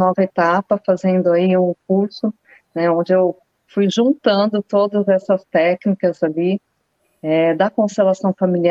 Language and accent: Portuguese; Araraquara, São Paulo, Brazil; now in Brusque, Brazil; Sou do interior de São Paulo, pertinho ali, em Araraquara, viu, André? Minha cidade natal. Mas estou aqui em Brusque, já há 12 anos.